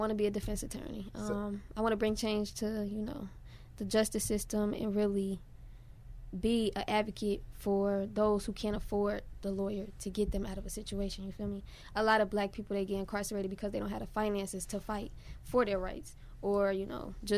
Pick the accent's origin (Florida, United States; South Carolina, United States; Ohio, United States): Ohio, United States; Cincinnati; The people around here, very similar to the people I grew up with in Cincinnati.